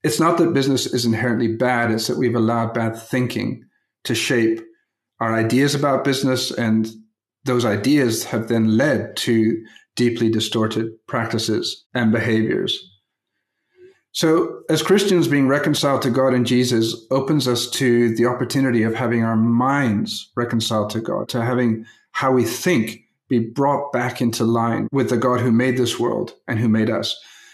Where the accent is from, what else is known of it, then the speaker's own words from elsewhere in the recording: Papua, Indonesia; let me start with a story from my days growing up in Papua. Now, in the region I grew up in, there's really two ways to get around, either by small aircraft or on foot. There was no roads.